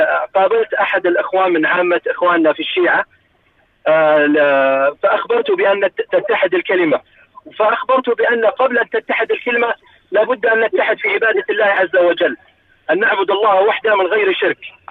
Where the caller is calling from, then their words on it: Dammam, Eastern Province, Saudi Arabia; أنا أكلمكم من الدمام